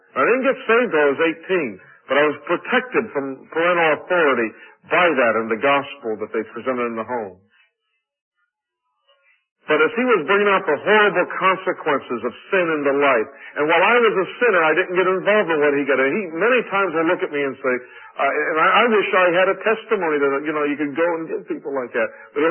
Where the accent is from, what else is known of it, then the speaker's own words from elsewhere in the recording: Rochester, New York, United States; I come from Rochester, and that's the home headquarters of Xerox.